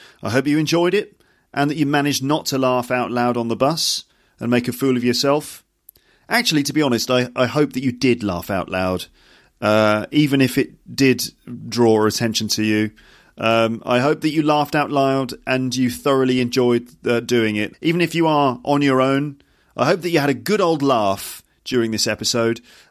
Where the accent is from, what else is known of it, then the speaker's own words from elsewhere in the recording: England, United Kingdom; I'm the English guy who works in the office. I've been here for 20 years.